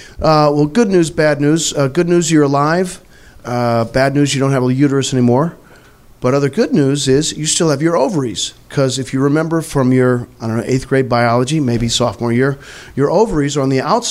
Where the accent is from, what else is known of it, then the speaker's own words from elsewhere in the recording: Missouri, United States; I'm from Missouri.